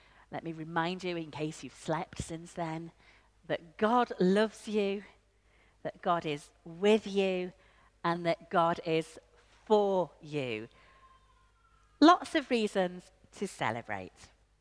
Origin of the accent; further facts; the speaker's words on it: Yorkshire and the Humber, United Kingdom; I can't even tell the difference between a cow and a donkey. And I'm from Yorkshire.